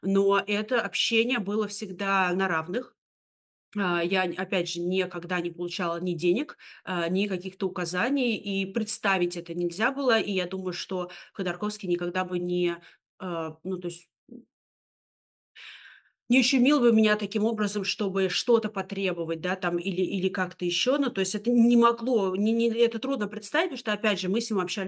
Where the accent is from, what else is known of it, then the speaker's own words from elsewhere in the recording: Russia; потому что я из России